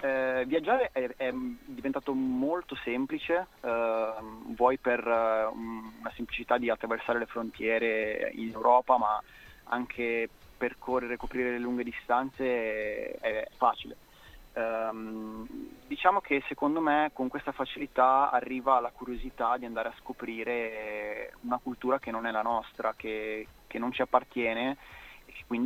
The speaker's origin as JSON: {"language": "Italian", "region": "Lombardy", "country": "Italy", "said": "Noi siamo della provincia di Milano."}